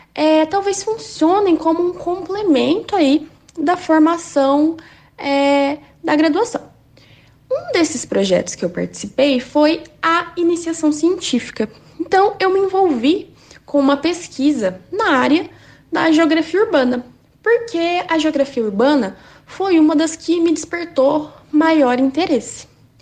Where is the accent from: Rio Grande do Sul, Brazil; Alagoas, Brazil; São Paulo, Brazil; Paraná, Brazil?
Paraná, Brazil; Cambé; Eu tenho 22 anos, sou da cidade de Cambé e atualmente estou fazendo mestrado em Geografia no programa de pós-graduação de Geografia da UEL.